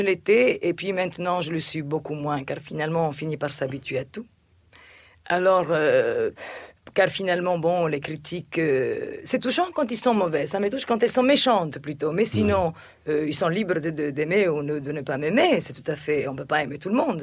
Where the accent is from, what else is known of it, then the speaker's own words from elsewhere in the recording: Egypt; Oui, mais parce que dans l'Égypte, le pays, mon pays natal, c'était un pays cosmopolite.